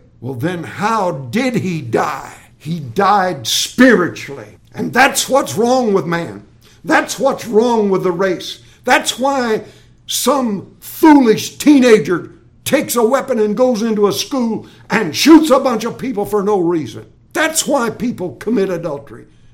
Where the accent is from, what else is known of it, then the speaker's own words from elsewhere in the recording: Arkansas, United States; at least where I grew up in Arkansas, and that's where I saw them, they were spotted.